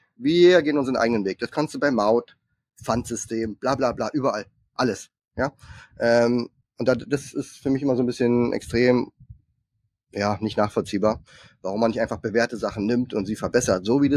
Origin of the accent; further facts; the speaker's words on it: Germany; Ich als Deutscher denke ich mir so.